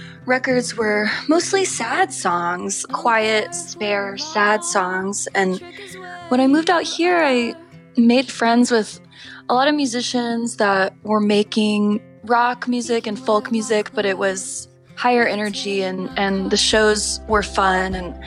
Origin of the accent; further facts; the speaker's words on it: Dallas, Texas, United States; now in Los Angeles, United States; Yeah, I grew up in Dallas, and then I moved to Austin to go to college at UT